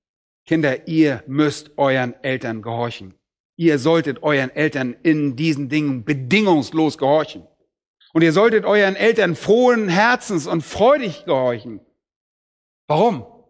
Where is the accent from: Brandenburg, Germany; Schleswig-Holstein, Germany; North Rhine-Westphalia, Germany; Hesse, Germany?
Schleswig-Holstein, Germany; Bad Oldesloe; die Lehrer an unserer Schule, die meine ich in Bad Oldesloe, da wo ich aufgewachsen bin